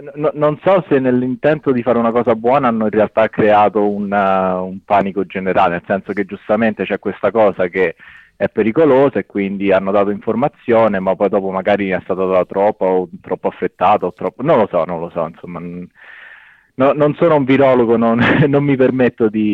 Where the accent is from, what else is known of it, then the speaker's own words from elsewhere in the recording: Rome, Lazio, Italy; Roma, vicino a Roma.